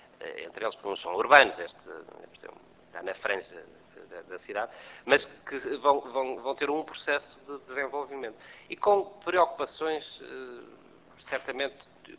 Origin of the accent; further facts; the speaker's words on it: Guimarães, Norte, Portugal; sou de Guimarães e a ligação a Creixmil é tão forte que os meus filhos nasceram em Creixmil.